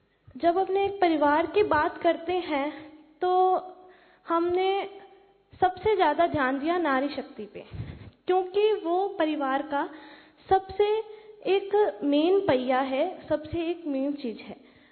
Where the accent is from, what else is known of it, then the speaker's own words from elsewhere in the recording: Sri Ganganagar, Rajasthan, India; और मैं श्री गंगानगर से हूँ। अभी वैसे तो मैं 16 इयर्स की हूँ